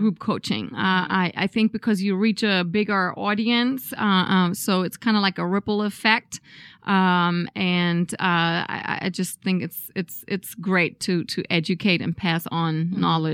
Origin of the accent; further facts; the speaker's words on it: Berlin, Germany; English is a second language; I'm originally from Berlin, Germany.